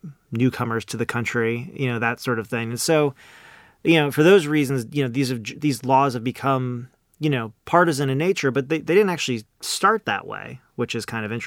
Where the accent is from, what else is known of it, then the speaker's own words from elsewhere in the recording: New York, United States; Now, I'm originally from New York, and you go in New York, and they literally just have these old ledger books